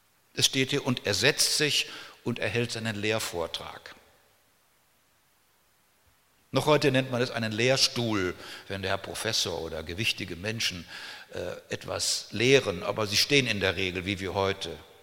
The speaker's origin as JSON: {"language": "German", "region": "North Rhine-Westphalia", "country": "Germany", "tie": "born or raised there", "said": "Und ich bin in einer Ostpreußengemeinde bei Recklinghausen aufgewachsen"}